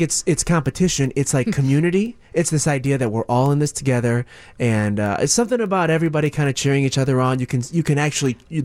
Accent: Schaumburg, Illinois, United States; So I grew up in the Schaumburg area.

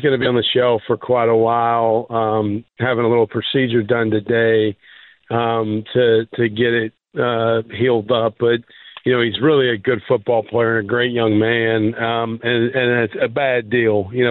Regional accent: the South, United States; We're from the South. My mom and dad both grew up in Jackson, Mississippi. I got family, you know, Mississippi, Alabama, Louisiana, East Texas.

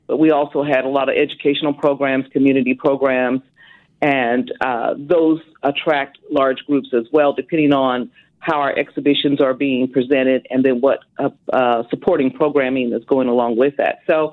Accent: Wichita, Kansas, United States; Pretty much from Wichita.

